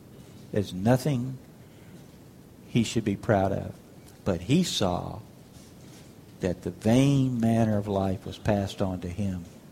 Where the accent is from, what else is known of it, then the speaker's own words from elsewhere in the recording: Houston, Texas, United States; Of course, I'm from Houston. I live in the cultured part of Texas. I'm from Houston, you know, big city, big everything. It's the Chicago of the South, you know.